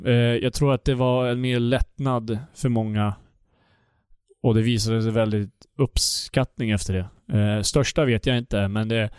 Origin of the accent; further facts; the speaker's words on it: Södertälje, Stockholm County, Sweden; så att jag ville vara hemma med familj, antingen hos min mormor eller hos min familj hemma i Södertälje.